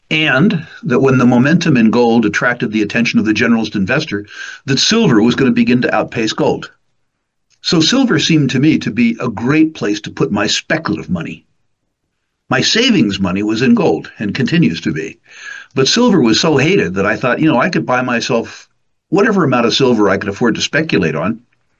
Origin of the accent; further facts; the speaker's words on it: United States; Almost pathologically stupid, to my benefit as an American, but to my detriment as an investor in Canadian oil and gas.